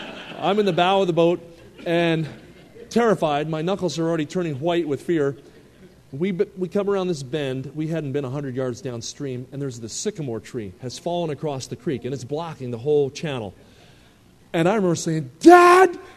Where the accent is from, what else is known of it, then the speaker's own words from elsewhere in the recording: New Jersey, United States; I grew up in New Jersey, and I lived about 20 minutes from Philadelphia. My dad was a general contractor, and I remember he was the adventurous type.